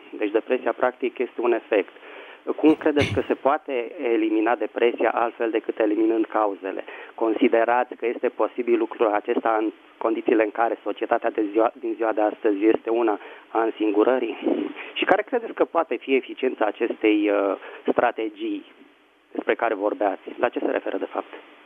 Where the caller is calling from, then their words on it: Bucharest, Romania; Bună dimineața … din București.